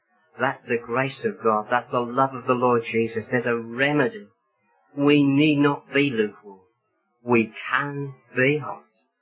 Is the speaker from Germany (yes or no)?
no; Oxford, South East England, United Kingdom; Many of you know that I came from, my hometown is Oxford. And in the city of Oxford, where I was brought up and where I went to school, I know it like the back of my hand.